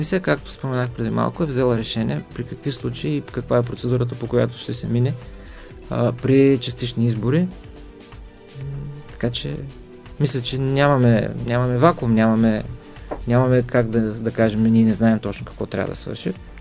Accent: Varna, Varna Province, Bulgaria; всичко това за нас като варненци е важно, повече от важно

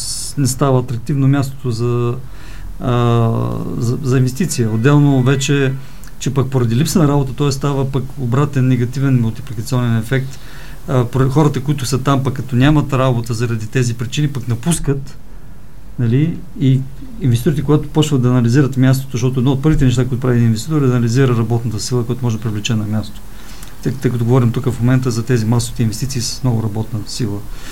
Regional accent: Pleven Province, Bulgaria; понеже съм от Плевенско-Свищовски регион и мога да говоря много и за Плевен и за Свищов

